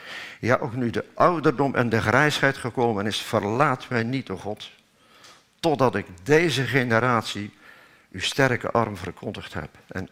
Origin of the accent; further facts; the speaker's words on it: Nijmegen, Gelderland, Netherlands; Ik ben alleen van Nijmegen.